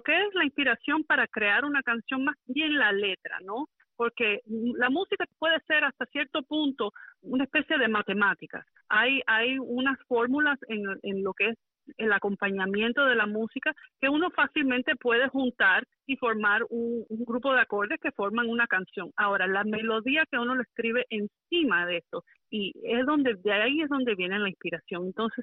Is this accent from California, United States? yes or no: no; Miami, Florida, United States; yo nací en Miami hace unos añitos atrás. No voy a decir cuántos, porque ya son bastantes, pero nací en Miami, en el Mercy Hospital. Y me he criado aquí siempre. Soy criada en el área de Kendall